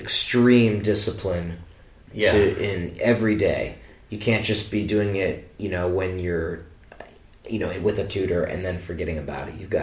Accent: Los Angeles, California, United States; born there; also born or lived in Kinshasa; And then I was born in Los Angeles, but my folks were living in Central Africa in what now is known as the Democratic Republic of Congo, but at the time was called Zaire.

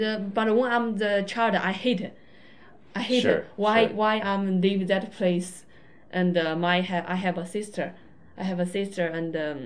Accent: Xiangyang, Hubei, China; English is a second language; I grew up in the Hubei, Xiangyang, and a very, very far and a little poor, very small countryside. You cannot find maybe in the Google that place.

